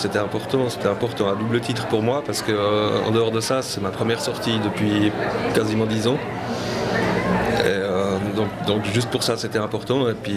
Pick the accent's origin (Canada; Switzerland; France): Switzerland; Lausanne, Vaud; En plus, je suis de Lausanne. Je connais très bien la ville.